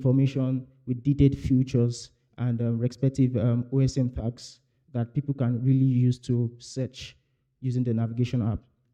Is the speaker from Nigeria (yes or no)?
yes; Nigeria; and I'm from Nigeria.